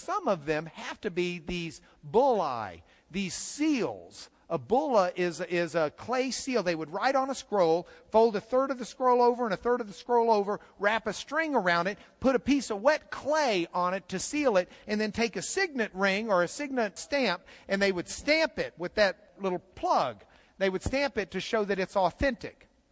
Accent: Lubbock, Texas, United States; also born or lived in Dallas; I was born in Methodist Hospital in Dallas, Texas. That's not a random event. I grew up in Lubbock, Texas, the hub of the plains.

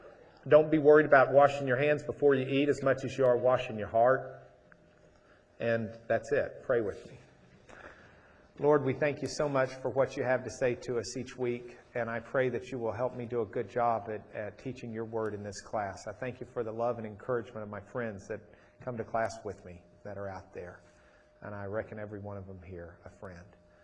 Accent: Rochester, United States; I grew up in Rochester.

